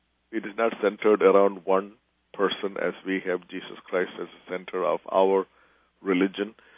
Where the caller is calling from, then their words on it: St. Louis, Missouri, United States; I'm talking from St. Louis, and 15 miles west of me is a $9 million Hindu temple building